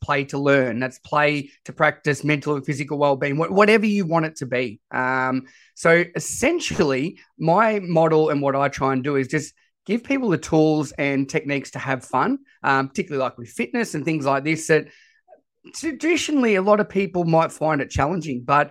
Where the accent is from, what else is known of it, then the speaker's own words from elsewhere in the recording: Australia; So I am as Aussie as it comes with my voice.